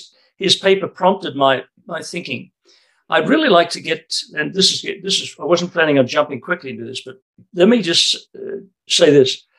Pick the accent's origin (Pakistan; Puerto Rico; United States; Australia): Australia; accent: Australian; It's not incidental, though, that I'm obviously my accent's Australian.